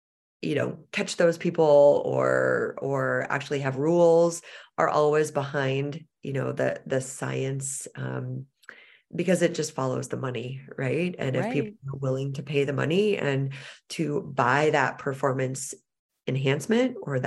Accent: Seattle, Washington, United States; And so I was a three sport athlete growing up in Seattle.

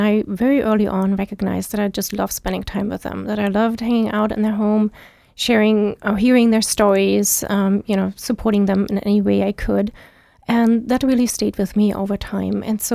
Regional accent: Germany; now in United States; I was born and raised in East Germany, and that was under the communist regime.

